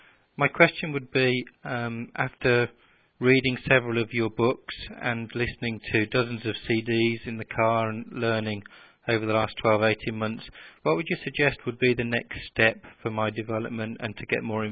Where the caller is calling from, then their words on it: Philadelphia, Pennsylvania, United States; I'm calling you from Philadelphia.